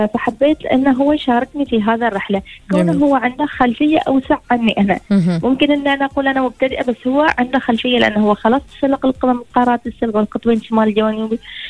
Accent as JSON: {"language": "Arabic", "country": "Oman", "said": "وأنا عمانية"}